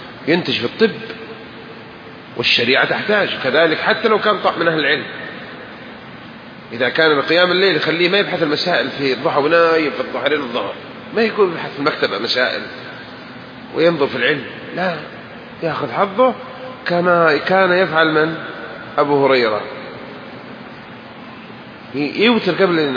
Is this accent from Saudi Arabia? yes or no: yes; Hejaz, Saudi Arabia; كلمة خطية اللي يقولونها أهل الشام ما تساوي عندنا أهل الحجاز؟